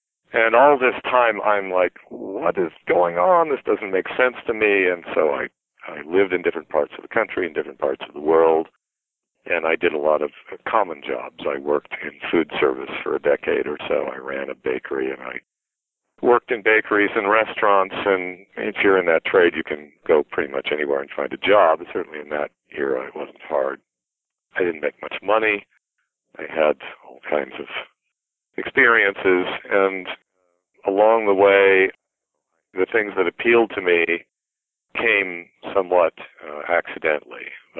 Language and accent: English; Illinois, United States; Well, I'm a Midwesterner by birth. I grew up in central Illinois and was educated there at the University of Illinois.